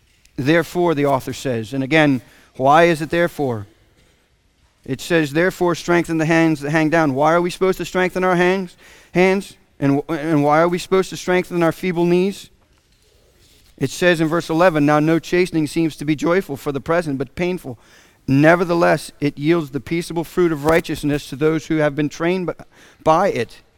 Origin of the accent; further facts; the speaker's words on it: Florida, United States; Now, I grew up in Florida, And in Florida, it is very lush, and there is palmettos and potato vines and big spiders